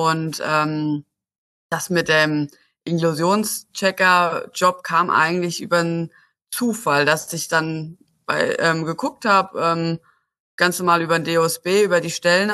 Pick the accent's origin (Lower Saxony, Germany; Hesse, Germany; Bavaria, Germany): Hesse, Germany; Florstadt; ich komme aus der Nähe von Florstadt, das ist in der Nähe von Friedberg hier in Hessen, und ja, bin 31 Jahre